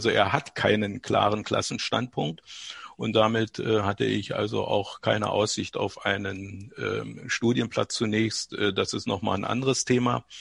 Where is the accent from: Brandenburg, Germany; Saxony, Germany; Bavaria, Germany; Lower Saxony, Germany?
Brandenburg, Germany; Wildenbruch; war 1989 32 Jahre alt, hatte zwei Söhne, war verheiratet. Für mich stand nie zur Disposition, die DDR zu verlassen, meinen Heimatort Wildenbruch.